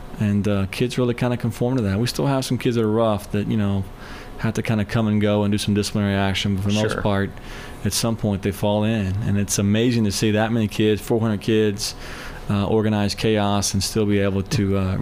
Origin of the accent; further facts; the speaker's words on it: Fairdale, Kentucky, United States; I grew up in Fairdale, Kentucky. Metropolis of about 7,000-8,000 people back then, about 20 miles south of Louisville.